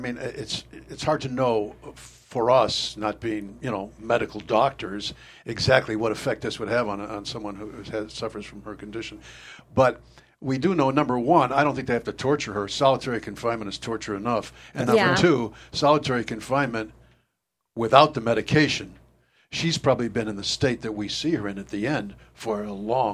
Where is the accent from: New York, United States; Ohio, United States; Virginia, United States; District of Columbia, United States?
New York, United States; now in California, United States; I used to do quite a few comedies back in the 90s when I came out here from New York.